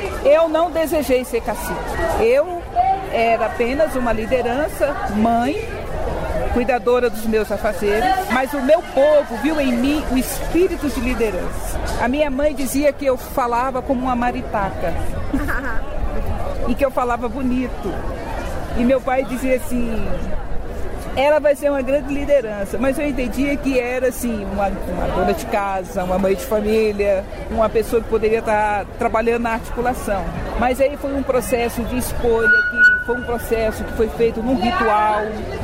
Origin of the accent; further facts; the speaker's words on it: Minas Gerais, Brazil; eu sou da etnia Tuxá, sou de Minas Gerais, sou cacique do meu povo.